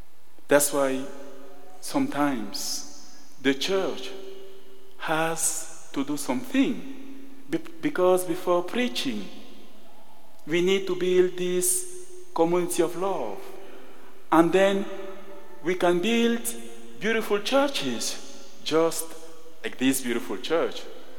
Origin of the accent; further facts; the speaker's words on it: Cameroon; English is a second language; it's easy for me to speak about my mission in Cameroon, because as I said, I'm coming from Cameroon. And in Cameroon, we are French speaking and British English speaking. As you can hear, I am in the part in the side of French speaking, right?